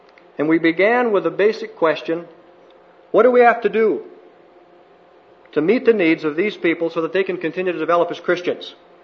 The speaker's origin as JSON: {"language": "English", "country": "United States", "lives_now": "Brazil", "said": "My opinion as an American in Brazil is not worth much, unless I can document it with chapter and verse."}